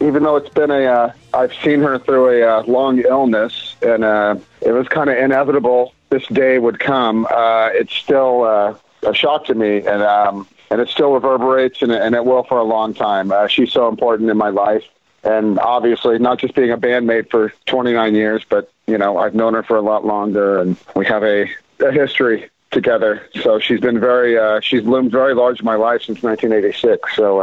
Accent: Houston, Texas, United States; moved away as an adult; now in California, United States; I became a rock journalist in my hometown of Houston

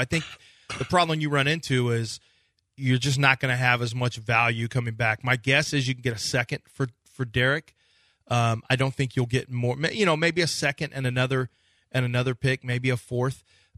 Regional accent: Sugar Land, Texas, United States; oh, I grew up here in Sugar Land back in the early 2000s.

